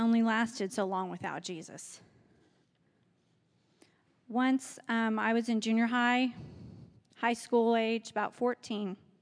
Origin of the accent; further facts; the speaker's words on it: Iola, United States; I was raised in Iola, which is just an hour and a half away